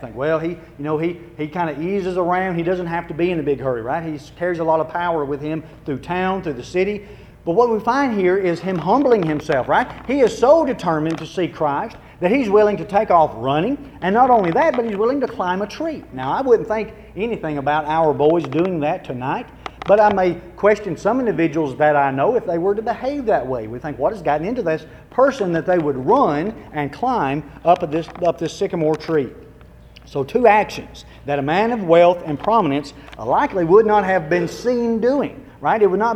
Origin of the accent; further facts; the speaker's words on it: Waynesboro, Tennessee, United States; I'm originally from Waynesboro, Tennessee. And unless you play basketball, go to basketball camp, you don't probably know where that is. But southern middle Tennessee